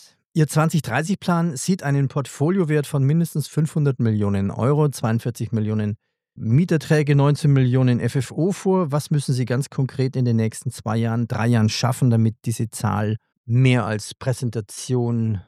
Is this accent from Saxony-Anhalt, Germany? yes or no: no; Bayreuth, Bavaria, Germany; Ich komme zufällig aus Bayreuth.